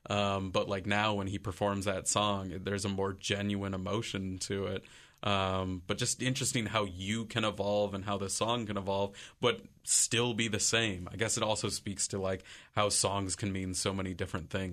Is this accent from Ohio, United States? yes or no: yes; Ohio, United States; at least growing up in Ohio